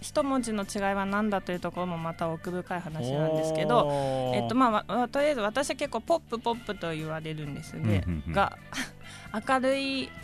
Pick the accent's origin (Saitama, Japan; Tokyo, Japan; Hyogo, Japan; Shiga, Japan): Tokyo, Japan; 私東京生まれ東京育ちの、主に鍵盤を弾き語ったりしている、歌を歌っている